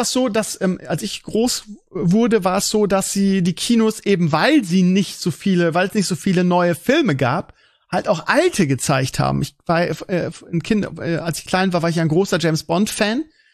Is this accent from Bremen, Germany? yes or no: yes; Bremen, Germany; Ich kann mich erinnern, dass bei uns in Bremen Mittwochs Kino-Tag war.